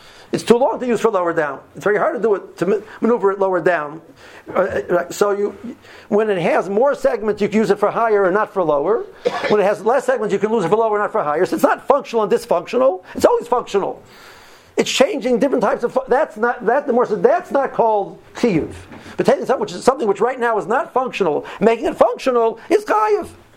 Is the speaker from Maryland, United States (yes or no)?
yes; Silver Spring, Maryland, United States; I'm from Silver Spring, so you know, Rabbi Lapiansky is into the world of the morale.